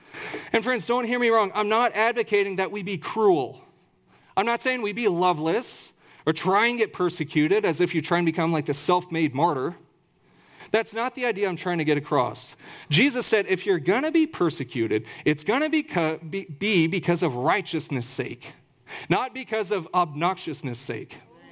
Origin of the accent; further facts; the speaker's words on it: Kansas, United States; I can say this because I'm not from New York, I'm from Kansas